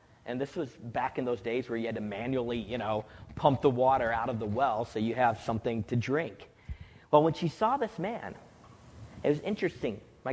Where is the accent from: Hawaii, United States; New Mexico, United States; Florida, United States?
New Mexico, United States; I was born and raised in New Mexico